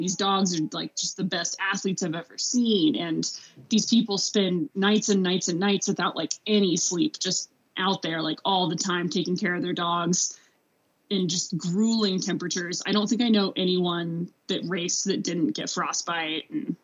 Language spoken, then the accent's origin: English; Arkansas, United States; once again, I'm from Arkansas. Like I am not from the Arctic.